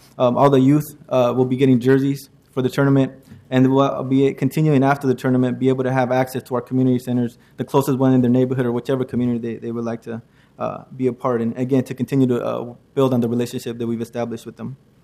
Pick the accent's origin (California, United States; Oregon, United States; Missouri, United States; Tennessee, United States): Oregon, United States; Portland; I grew up here in Portland. I graduated from Jefferson High School, and I've always felt like I'm a product of the city.